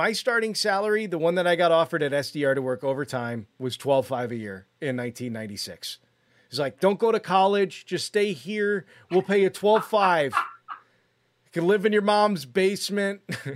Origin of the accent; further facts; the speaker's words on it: Illinois, United States; where are you from? I'm like, you know where Starve Rock is? Like, yeah